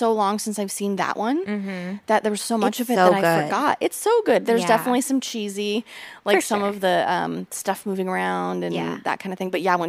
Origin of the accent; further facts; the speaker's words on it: Pacific Northwest, United States; Because I grew up in the Northwest. The South is very different.